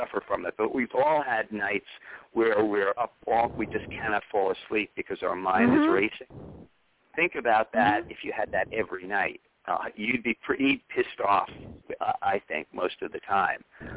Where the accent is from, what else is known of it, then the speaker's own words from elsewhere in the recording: New York, United States; I know that since I grew up on Madison Avenue.